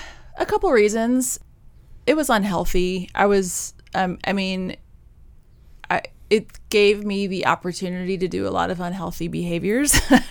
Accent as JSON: {"language": "English", "town": "Nashville", "region": "Tennessee", "country": "United States", "said": "I came from Nashville, from a lower middle class, working class family"}